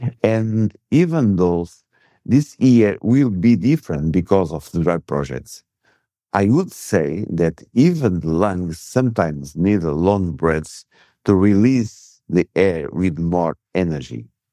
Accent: Porto, Porto District, Portugal; English is a second language; But I cannot avoid recommending Porto, my hometown.

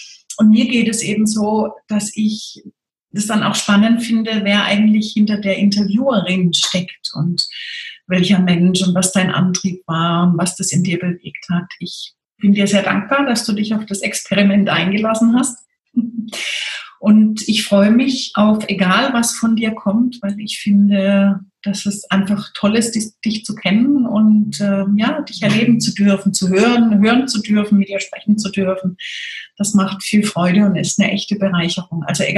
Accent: Freiburg, Baden-Württemberg, Germany; ich komme ja aus Freiburg

